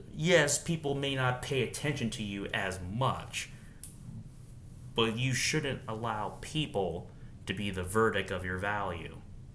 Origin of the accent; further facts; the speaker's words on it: United States; born there; I don't know where you're born at, but as for me, I was born in America.